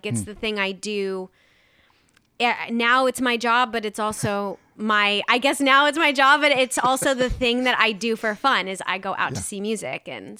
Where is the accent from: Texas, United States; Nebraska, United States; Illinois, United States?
Nebraska, United States; now in New York City, United States; when I moved to New York City from Nebraska